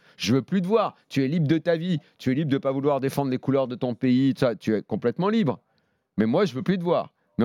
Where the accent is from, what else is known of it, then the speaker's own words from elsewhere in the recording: Cameroon; De l'autre côté, je suis Camerounais.